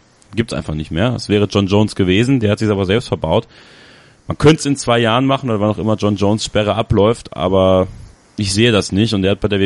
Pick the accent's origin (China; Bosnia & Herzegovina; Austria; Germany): Germany; Borken, North Rhine-Westphalia; in Borken, in meiner Heimatstadt.